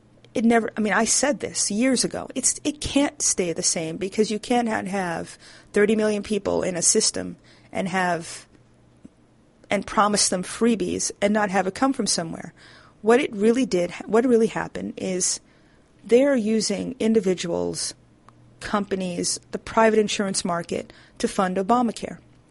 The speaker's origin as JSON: {"language": "English", "town": "Brooklyn", "region": "New York", "country": "United States", "tie": "born or raised there", "said": "And I'm from New York, born and raised in Brooklyn."}